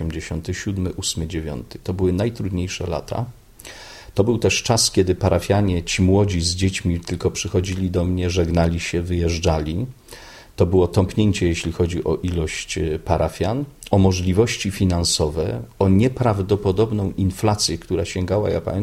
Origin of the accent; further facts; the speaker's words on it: Silesian Voivodeship, Poland; Więc dla mnie, człowieka z małej ojczyzny, jaką jest Śląsk Cieszyński